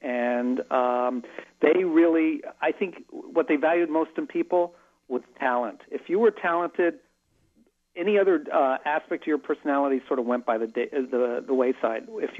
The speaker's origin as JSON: {"language": "English", "town": "Miami", "region": "Florida", "country": "United States", "tie": "born or raised there", "said": "Yeah, I had a wonderful childhood because I was growing up in Miami, which was kind of rural at the time."}